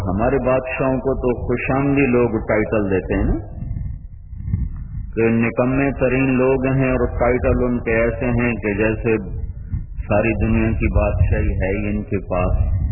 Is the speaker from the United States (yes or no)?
no; Multan, Punjab, Pakistan; میرا ضلع ملتان ہے, یہاں اس نے بڑا قتل عام کیا تھا